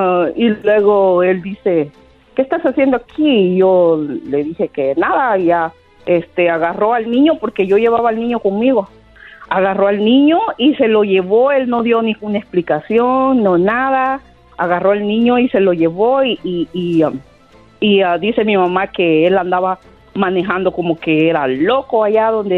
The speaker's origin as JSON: {"language": "Spanish", "country": "El Salvador", "said": "En El Salvador."}